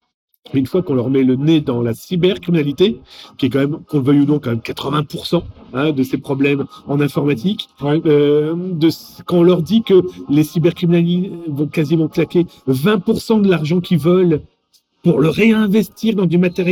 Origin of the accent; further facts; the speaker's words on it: France; accent: French; J'ai déjà du mal avec mon accent français